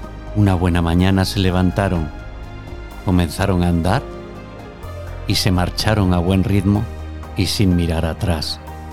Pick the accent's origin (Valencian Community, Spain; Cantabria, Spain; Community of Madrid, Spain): Cantabria, Spain; Casi como dos veces Cantabria, mi tierra.